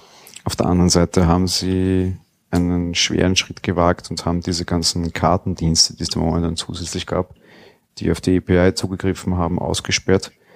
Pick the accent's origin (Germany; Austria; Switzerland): Austria; sage ich jetzt als Österreicher.